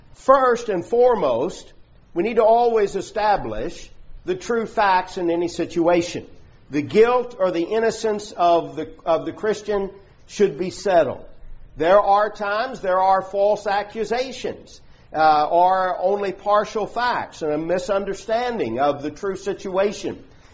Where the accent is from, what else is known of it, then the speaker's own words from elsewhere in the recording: Glasgow, Scotland, United Kingdom; when I was growing up in Glasgow